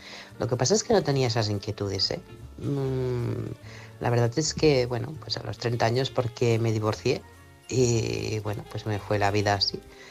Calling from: Manresa, Catalonia, Spain; de Manresa, Barcelona.

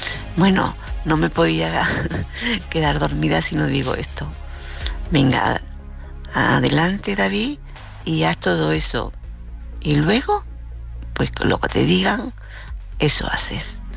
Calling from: Córdoba, Andalusia, Spain; de Córdoba otra vez

